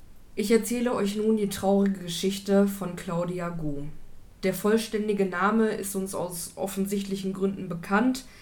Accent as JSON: {"language": "German", "town": "Bottrop", "region": "North Rhine-Westphalia", "country": "Germany", "tie": "born or raised there", "said": "aus meiner Heimatstadt Bottrop. Ich bin dort geboren und habe fast 25 Jahre meines Lebens dort gewohnt."}